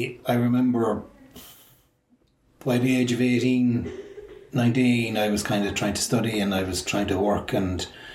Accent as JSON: {"language": "English", "town": "Limerick", "region": "Munster", "country": "Ireland", "tie": "born or raised there", "said": "Yeah, I grew up in Limerick City. I'm 54 now, so I grew up, my childhood was late 70s, early 80s"}